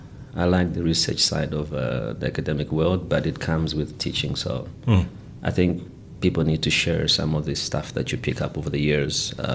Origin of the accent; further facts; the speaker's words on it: Livingstone, Southern Province, Zambia; moved away; also born or lived in United Kingdom / United States / Canada; I was raised in Livingstone pretty much part of my life. That's in Zambia. Mm-hmm. And then I moved on to the UK, and I was in the US, and I stayed in Canada.